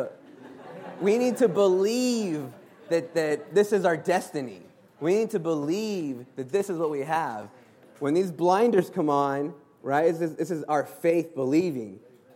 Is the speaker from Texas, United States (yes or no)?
yes; Texas, United States; And so I was raised in Texas, and I actually touched the Lord, I received the Lord when I was 13.